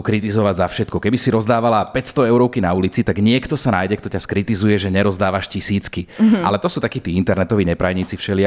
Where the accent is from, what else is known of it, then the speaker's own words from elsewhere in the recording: Trnava, Trnava Region, Slovakia; A tým, že som Trnavčan, dochádzam na 5. do Bratislavy.